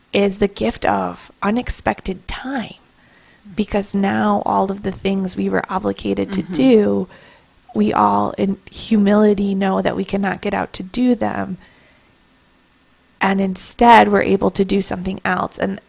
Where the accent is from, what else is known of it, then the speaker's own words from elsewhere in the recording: Michigan, United States; also born or lived in Chicago; I do remember when I moved here, I grew up in Michigan and also in Chicago, and we have cold and snow.